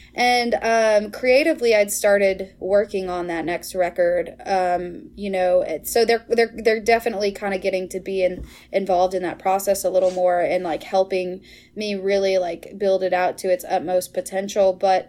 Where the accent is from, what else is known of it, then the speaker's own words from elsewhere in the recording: Shueyville, Iowa, United States; I'm from the Heartland. I am from a tiny little town by the name of Shueyville, Iowa, born and raised. And, you know, we have two bars and a church in Shueyville.